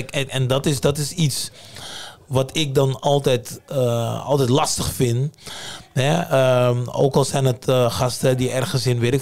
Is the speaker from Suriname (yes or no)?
yes; Suriname; born there; Mijn roots liggen ook in Suriname. Ik ben daar geboren.